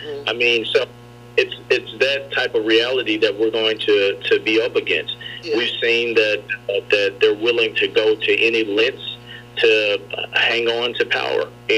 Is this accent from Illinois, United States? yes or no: no; Memphis, Tennessee, United States; now in Nashville, United States; I am originally from Memphis. I've been living in Nashville for the last 6 years.